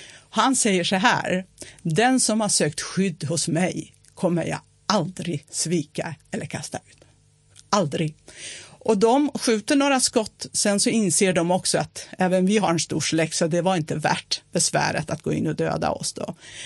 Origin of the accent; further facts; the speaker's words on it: Batman, Batman Province, Turkey; Swedish is a second language; Ja, min hemstad.